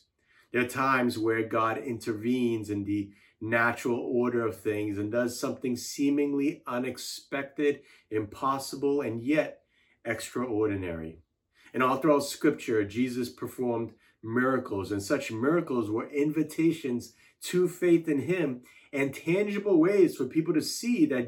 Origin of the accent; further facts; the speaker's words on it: Brookline, Massachusetts, United States; also born or lived in Singapore; took my wife Kelsey to Brookline, Massachusetts, the very place where I grew up once my family and I moved here from Singapore.